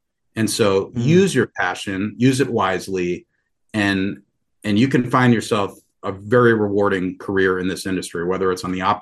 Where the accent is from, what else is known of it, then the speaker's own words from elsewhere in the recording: Long Island, New York, United States; Yeah, I grew up on Long Island, New York, about 20 miles east of New York City or Manhattan, and right on the border of Nassau and Queens.